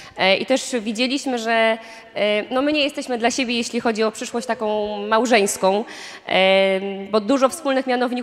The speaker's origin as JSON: {"language": "Polish", "town": "Kraków", "region": "Lesser Poland", "country": "Poland", "said": "ja właśnie pochodzę z Krakowa, tam rozpoczęłam swoje studia"}